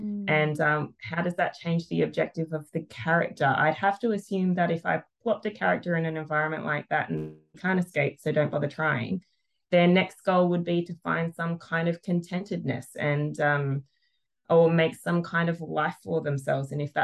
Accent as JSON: {"language": "English", "country": "Australia", "said": "And I'm Australian"}